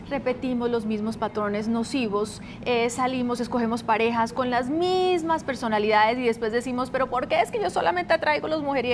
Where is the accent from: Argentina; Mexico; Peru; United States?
United States; moved away as an adult; now in Colombia; Me crié en Estados Unidos con mi mamá.